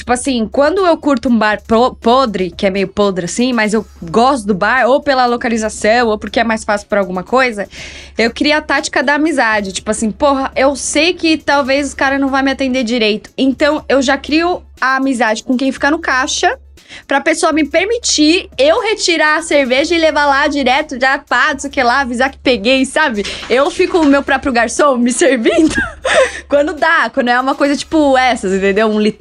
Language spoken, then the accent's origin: Portuguese; São Paulo, Brazil; porque eu sou paulista e paulista trampa pra caralho